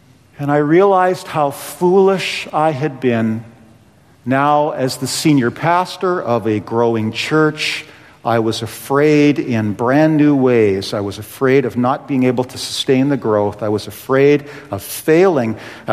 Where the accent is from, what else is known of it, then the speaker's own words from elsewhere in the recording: Hanna, Alberta, Canada; born there; So when I was born in Hanna, Alberta